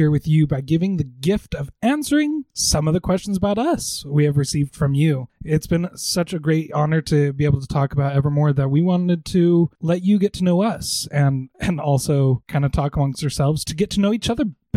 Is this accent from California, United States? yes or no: no; St. George, Utah, United States; I grew up down in St. George, and that's not fully true. I grew up all over Utah.